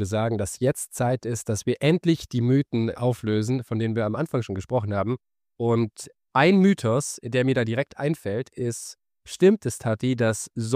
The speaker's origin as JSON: {"language": "German", "town": "Munich", "region": "Bavaria", "country": "Germany", "said": "ich komme aus München"}